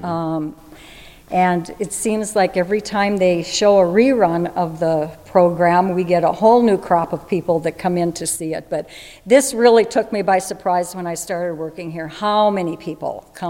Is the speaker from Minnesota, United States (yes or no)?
yes; East Grand Forks, Minnesota, United States; now in Warren, United States; I'm not born and raised in this area. I mean, here in Warren, I come from East Grand Forks